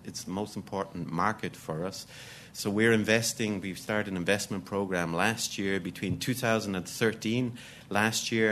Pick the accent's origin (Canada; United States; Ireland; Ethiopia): Ireland; Dublin, Leinster; So I come from Dublin in Ireland. And Dublin is a place, or Ireland is a place, where it rains an awful lot.